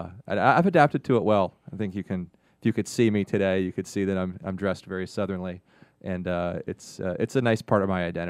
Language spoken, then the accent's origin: English; Chicago, Illinois, United States; now in Charlotte, United States; Well, I am originally from Chicago. Moved to North Carolina, where I live today, in Charlotte. Lived there on and off for about 14 years.